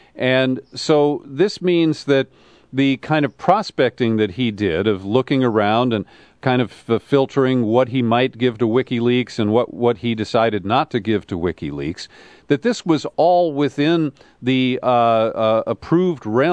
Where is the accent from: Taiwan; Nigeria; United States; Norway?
United States; I am one American who believes that we deserve the full picture